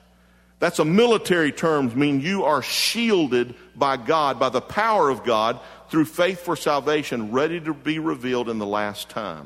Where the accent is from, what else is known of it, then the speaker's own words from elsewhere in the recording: Jacksonville, Florida, United States; Now, growing up in Jacksonville, I used to go to the Jacksonville Fair